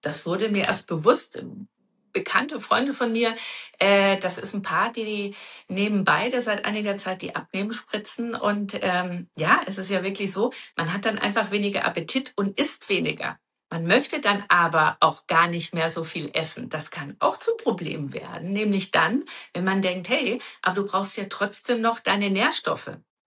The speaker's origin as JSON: {"language": "German", "region": "Bavaria", "country": "Germany", "tie": "born or raised there", "said": "Ich bin ja auf dem Land im Dorf aufgewachsen, im Bayerischen Wald."}